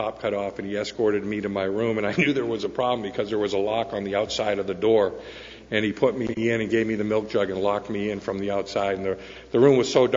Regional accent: Boston, Massachusetts, United States; I grew up in Boston, one of the most racial capitals of the country in the 70s.

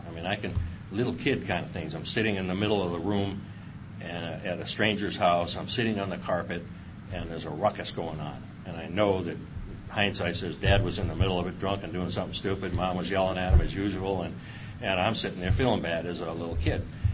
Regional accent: Massachusetts, United States; moved away as an adult; I grew up in Massachusetts, and when I was 18, I left there.

